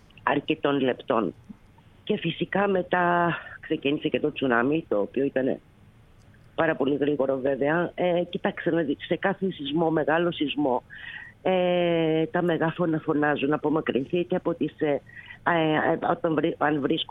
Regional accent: Greece; moved away; Εγώ στην αρχή ως Ελληνίδα έβγαινα στο δρόμο, φώναζα, έκανα.

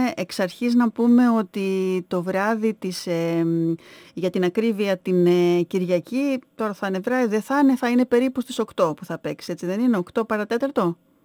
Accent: Edessa, Central Macedonia, Greece; Από την Έδεσσα. Είναι από τα μέρη μου, γι' αυτό σε ρωτώ.

